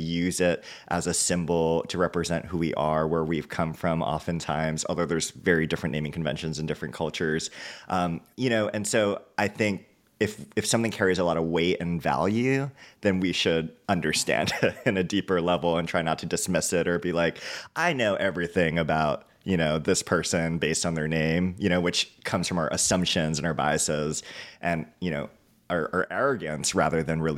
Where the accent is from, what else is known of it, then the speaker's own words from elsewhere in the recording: Hawaii, United States; being, you know, I was born and raised in Hawaii, and then … being my Japanese ancestry.